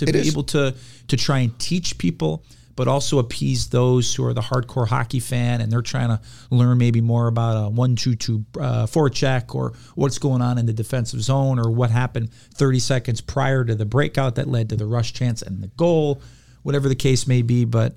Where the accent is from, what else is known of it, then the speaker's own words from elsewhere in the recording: Chicago, Illinois, United States; when I was growing up in Chicago in my early teenage years, that was the heyday of the Blackhawks from 2010 to 2016